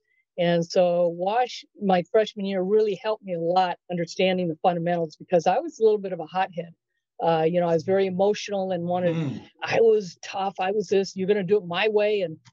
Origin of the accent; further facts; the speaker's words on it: Los Angeles, California, United States; I really didn't know who he was growing up in Los Angeles.